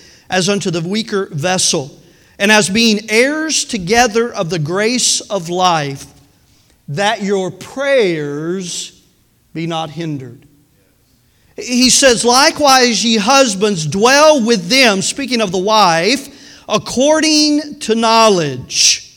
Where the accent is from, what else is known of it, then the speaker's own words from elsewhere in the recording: Tennessee, United States; I'm from Tennessee, words are hard